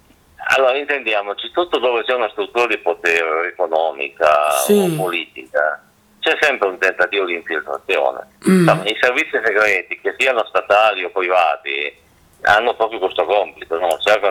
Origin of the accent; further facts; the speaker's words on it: Piedmont, Italy; c'è stata una predominanza di una visione piemontese, io sono piemontese